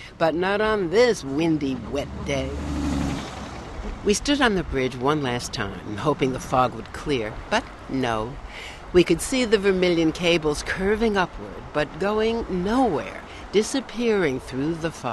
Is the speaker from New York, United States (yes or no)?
yes; New York, United States; which I, growing up in New York, always thought was the color of gold.